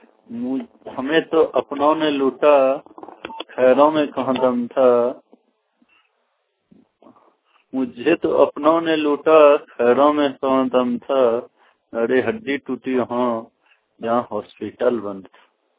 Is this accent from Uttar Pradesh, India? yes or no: no; Godda, Jharkhand, India; मैं गोड्डा निवासी गोड्डा के रहने वाला हूँ।